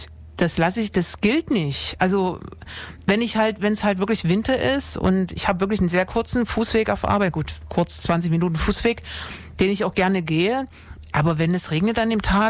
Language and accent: German; Dresden, Saxony, Germany; Also ich bin ja in Dresden aufgewachsen